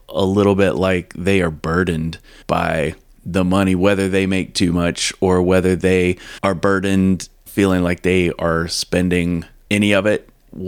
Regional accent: the South, United States; where I grew up in the South, it was like religion and politics. You didn't really talk about it very much.

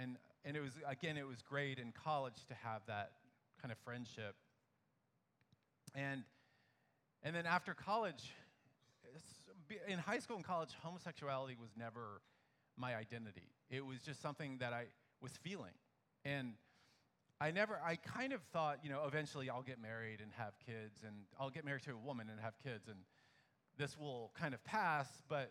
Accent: Dallas, Texas, United States; I grew up in Dallas, Texas. I was the youngest of eight kids, very large family.

